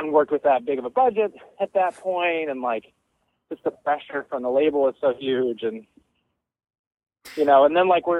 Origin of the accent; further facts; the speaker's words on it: Denver, Colorado, United States; And so I'm from Denver too